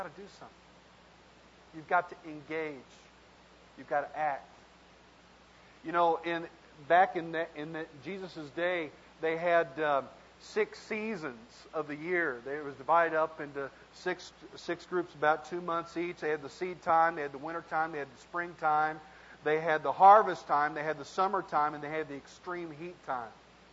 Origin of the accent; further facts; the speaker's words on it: Texas, United States; You know, I grew up in West Texas.